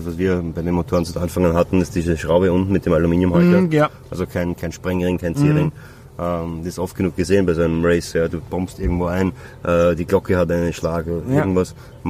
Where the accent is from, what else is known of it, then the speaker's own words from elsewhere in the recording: Austria; Wir kommen aus der Nähe von Wien.